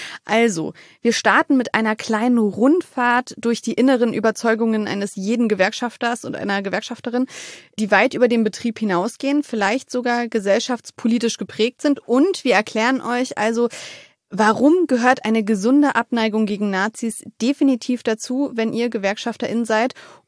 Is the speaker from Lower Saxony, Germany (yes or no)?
yes; Wolfsburg, Lower Saxony, Germany; Also, ich komme aus Wolfsburg.